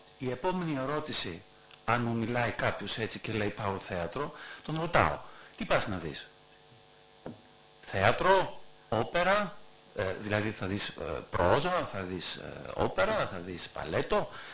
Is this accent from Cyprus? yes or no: no; Germany; now in Greece; ζω 18 χρόνια, εδώ και 18 χρόνια στην Ελλάδα, δεν θα ήθελα να μιλήσω όμως για αυτό. Είμαι από τη Γερμανία.